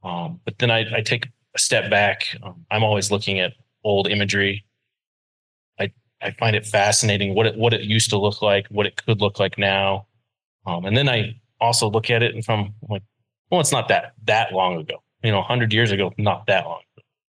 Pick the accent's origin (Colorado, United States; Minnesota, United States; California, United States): Colorado, United States; growing up around the Colorado, the Central Rockies there, woody encroachment, from the Eastern Plains